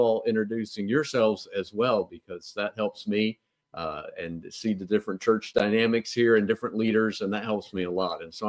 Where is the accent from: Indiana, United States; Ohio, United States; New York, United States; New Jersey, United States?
Indiana, United States; So I grew up just outside of Chicago, up there in the corner, and literally two blocks from Illinois.